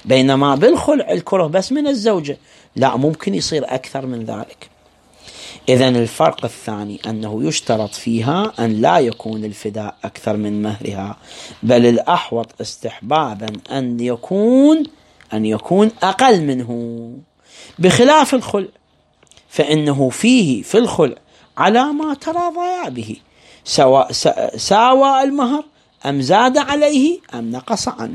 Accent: Iraq

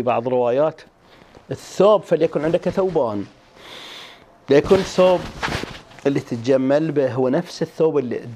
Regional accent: Eastern Province, Saudi Arabia; accent: Hasawi; ما أقرأ على لهجتنا الحساوية

